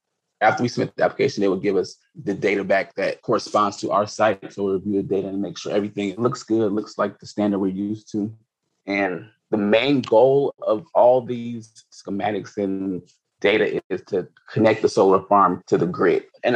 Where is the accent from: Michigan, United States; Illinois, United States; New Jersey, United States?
Illinois, United States; Chicago; also born or lived in Jamaica / Florida; I was born in Chicago. Then I lived in Jamaica for a few months. Then I moved back to Chicago. Then I moved to Florida for a few years, like 13 years. And then I ended back up in Chicago.